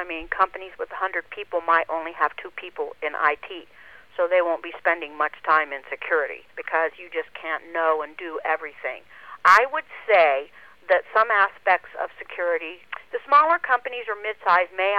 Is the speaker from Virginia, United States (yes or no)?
no; Alliance, Ohio, United States; now in Arizona, United States; I was born in Alliance, Ohio. It hasn't changed much over the years, but I'm from Alliance, Ohio, and it was an industrial town.